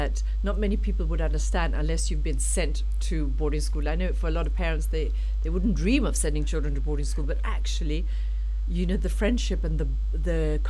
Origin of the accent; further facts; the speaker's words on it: Moshi, Kilimanjaro, Tanzania; I was born in Moshi, actually, and grew up on the foothills of Mount Kilimanjaro.